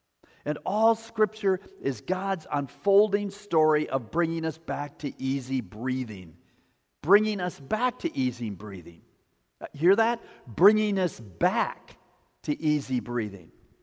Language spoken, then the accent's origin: English; Appleton, Wisconsin, United States; When I grew up in Appleton, Wisconsin, there's a big river called the Fox River that ran through the city.